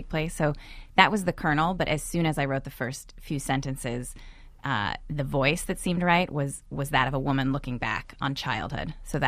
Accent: California, United States; I was learning from my experience growing up in California

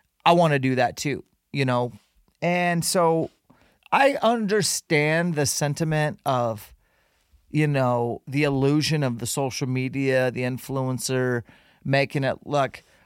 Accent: Utah, United States; like in Utah, my home state.

